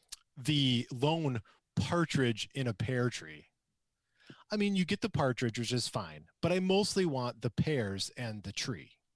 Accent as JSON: {"language": "English", "town": "Traverse City", "region": "Michigan", "country": "United States", "said": "I'm from Traverse City, and I don't know anything about fruit trees."}